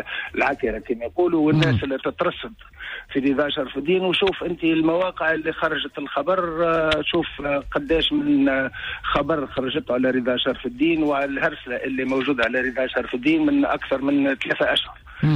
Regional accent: Sousse, Sousse Governorate, Tunisia; وعلى اللحمة اللي موجودة عندنا في سوسة

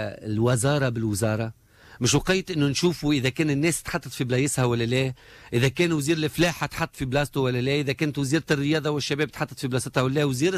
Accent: Tunisia; أنا كتونسي أيضا وكواحد من التوانسة

